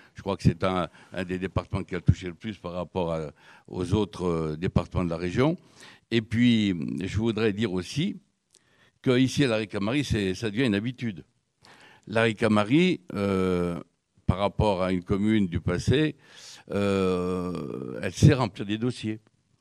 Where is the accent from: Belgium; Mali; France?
France; Firminy, Auvergne-Rhône-Alpes; moi je viens d'un quartier populaire, je viens de La Romière, je viens de Firminivert, fils d'ouvrier, fils d'émigrés.